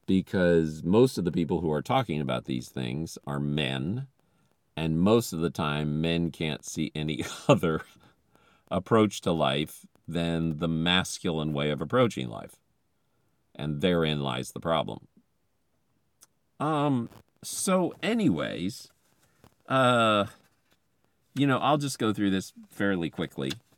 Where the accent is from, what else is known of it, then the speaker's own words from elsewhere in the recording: Philippines; maybe that part of that's because I grew up in the Philippines, and in the Philippines, they're much earthier.